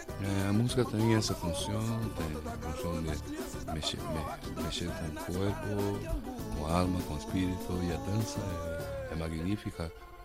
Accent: Brazil; Somos un pueblo de América del Sur. Somos americanos también. Con una identidad muy fuerte, que es la identidad brasileña, con muchas influencias de Europa

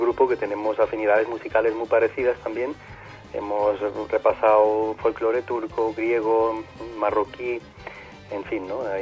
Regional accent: Germany; moved away as an adult; also born or lived in Jerez; Sí, yo nací en Alemania. Luego mi origen cultural es palestino y colombiano. Y luego pues yo crecí en Alemania y me eduqué allí. Y a los 20 y pico años pues me fui a Jerez

